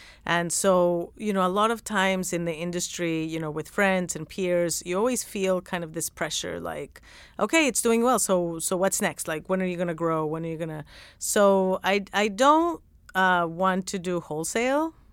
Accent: Mexico; now in United States; I didn't grow up going to donut shops, because I'm from Mexico and that wasn't like a big thing the way that it is here.

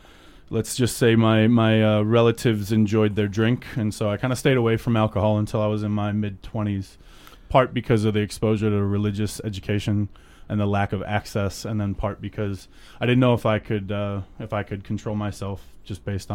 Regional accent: Cleveland, Ohio, United States; I grew up in Cleveland. I went to college in Alabama.

